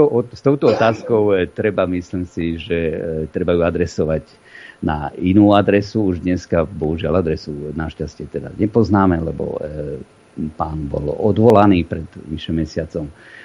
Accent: Rimavská Sobota, Banská Bystrica Region, Slovakia; ja viem perfektne po maďarsky. Narodil som sa v Rimavskej Sobote.

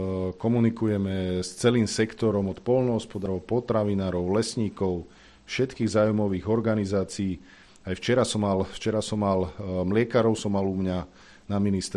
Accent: Prievidza, Trenčín Region, Slovakia; Však ja som z Prievidze a mali veľkú mliekareň, my sme mali veľký bitúnok, pekareň ešte veľká

